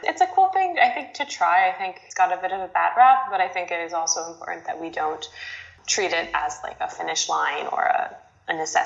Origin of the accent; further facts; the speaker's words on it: United States; now in Ireland; Yeah, so say I'm 23. I'm an American currently living in Ireland.